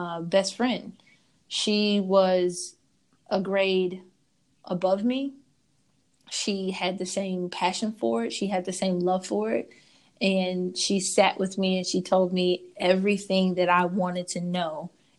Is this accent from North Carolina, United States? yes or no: no; Nashville, Tennessee, United States; My parents are from Birmingham. I'm from Nashville. We come from very moderate means.